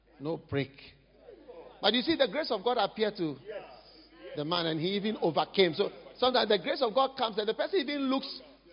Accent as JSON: {"language": "English", "country": "South Africa", "said": "because I'm South African, you know. And South Africans, we know how to struggle."}